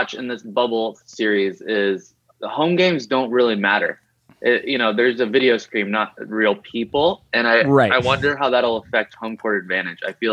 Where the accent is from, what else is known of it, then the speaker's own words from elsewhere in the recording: Chicago, Illinois, United States; born there; Actually, I was born in Chicago.